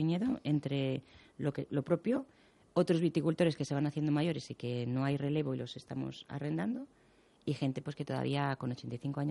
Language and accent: Spanish; San Martín de Valdeiglesias, Community of Madrid, Spain; yo nací en San Martín de Valdeiglesias, uh-huh. y me he crecido pues entre viñedos con mi familia